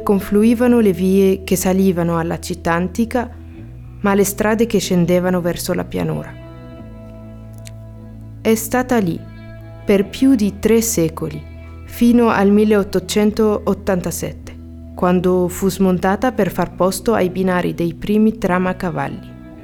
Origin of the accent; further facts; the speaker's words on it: Alexandria, Alexandria Governorate, Egypt; also born or lived in Marseille; now in Bergamo, Italy; Abito a Bergamo da soli 3 mesi. Sono arrivata dopo aver vissuto 3 anni a Marsiglia, ma sono originaria d'Alessandria ad Egitto. Sono una straniera in una nuova città.